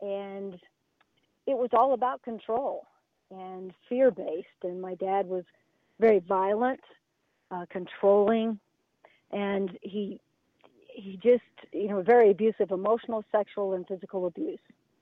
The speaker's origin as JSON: {"language": "English", "town": "Wichita", "region": "Kansas", "country": "United States", "tie": "born or raised there", "also_born_or_lived": "California", "said": "Yes, that's where I grew up. I was born in California. We moved to Wichita, Kansas, and lived in town for a little bit, and then, of course, moved out to the country."}